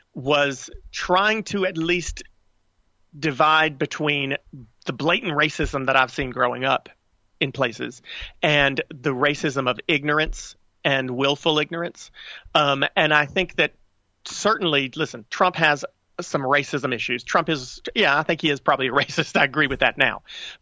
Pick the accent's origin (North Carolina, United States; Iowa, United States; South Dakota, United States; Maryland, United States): North Carolina, United States; I grew up in North Carolina, still live in North Carolina, and I live in a very progressive area in North Carolina, thank God.